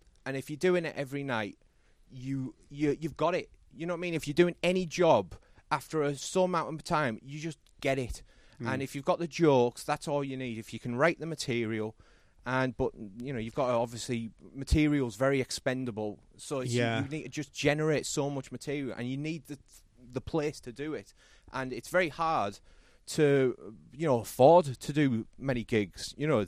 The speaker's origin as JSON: {"language": "English", "town": "Middlesbrough", "region": "North East England", "country": "United Kingdom", "said": "I'm from Middlesbrough"}